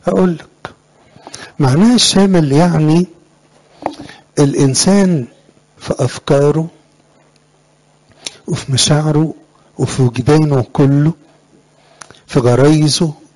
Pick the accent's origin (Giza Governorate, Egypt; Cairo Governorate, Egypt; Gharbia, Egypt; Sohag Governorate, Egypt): Sohag Governorate, Egypt; Sohag; انا سوهاج، انا من سوهاج